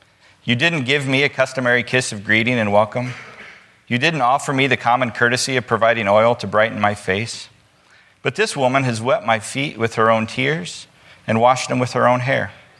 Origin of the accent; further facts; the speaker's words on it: Metamora, United States; I grew up in Metamora, right? And my parents were teachers, and so everybody knew everything about me.